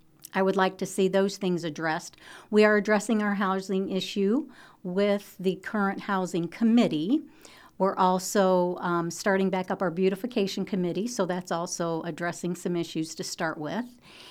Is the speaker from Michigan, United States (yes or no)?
yes; Detroit, Michigan, United States; now in Atlantic, United States; and I grew up in Detroit, and Bill grew up in Louisville, Kentucky.